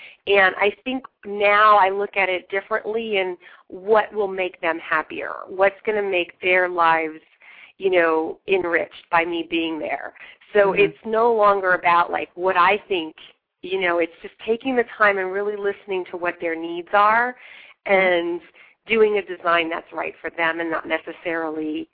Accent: Reading, Pennsylvania, United States; Okay, so I'm from Reading, Pennsylvania. It's near Philadelphia, and I actually majored in theater, and I minored in fine arts.

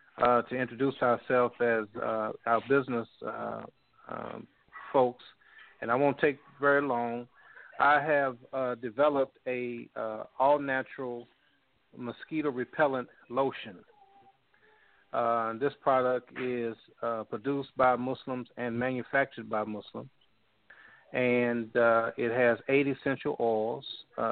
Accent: Baltimore, Maryland, United States; born there; because I was born in Baltimore, and my father was … so we had a long history in Baltimore, Maryland.

